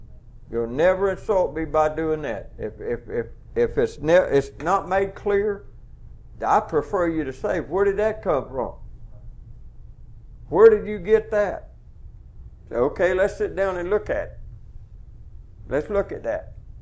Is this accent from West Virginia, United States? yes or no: no; Missouri, United States; I'm from Missouri. Show me.